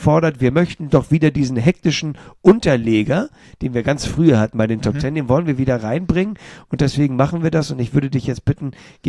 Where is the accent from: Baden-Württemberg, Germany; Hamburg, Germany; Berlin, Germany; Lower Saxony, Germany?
Hamburg, Germany; wir nehmen den Podcast in Hamburg auf. Ich bin Hamburger, ich bin HSV-Mitglied